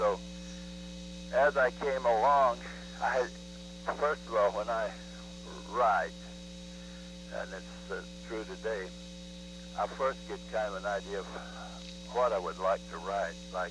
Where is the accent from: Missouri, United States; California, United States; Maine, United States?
Missouri, United States; Well, I grew up in the Missouri Ozarks.